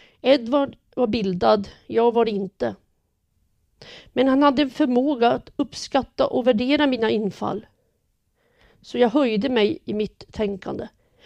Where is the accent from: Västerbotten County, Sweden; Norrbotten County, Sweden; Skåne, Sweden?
Västerbotten County, Sweden; Umeå; Min uppväxt i Umeå på 70-talet har präglat mig mycket.